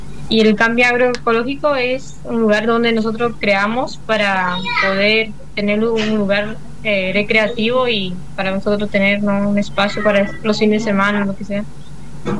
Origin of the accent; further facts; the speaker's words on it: Colonia Randa, Misiones, Argentina; Soy de Colonia Randa, cerquita de Iguazú.